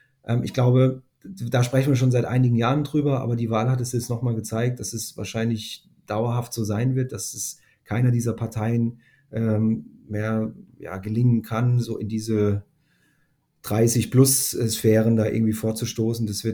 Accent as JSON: {"language": "German", "region": "Northern Germany", "country": "Germany", "said": "würden wir vielleicht als Norddeutsche sagen"}